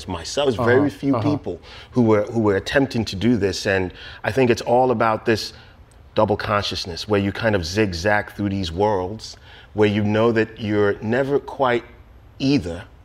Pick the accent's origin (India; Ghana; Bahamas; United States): Ghana; I grew up in Ghana through high school, I went to Achimota Secondary School, which is fantastic school, produced presidents.